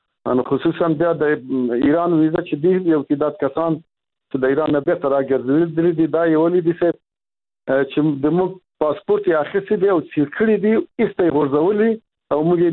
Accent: Afghanistan; زه خو په دې هیواد کې لوی شوی یم چې د ژوند په افغانستان کې تیر کړی دی

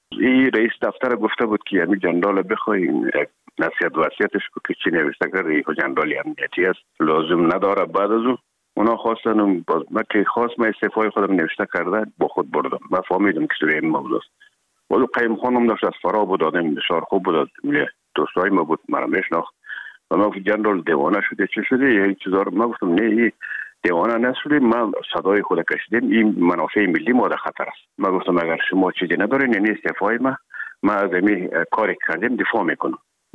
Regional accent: Herat, Afghanistan; ما در کابل آمدیم، خوزمان از هرات که آمدیم به اکادمی نظامی

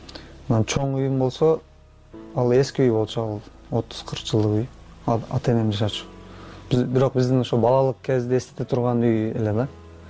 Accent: Batken, Batken Region, Kyrgyzstan; Бул жака биз өз Баткенден октябрда келдик да

